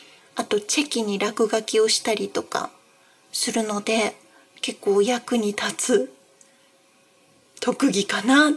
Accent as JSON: {"language": "Japanese", "region": "Nagano", "country": "Japan", "said": "出身地は長野県です。"}